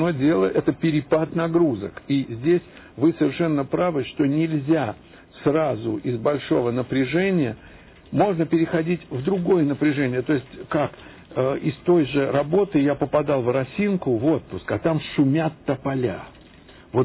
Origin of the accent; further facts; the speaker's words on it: Moscow, Russia; я москвич по детству.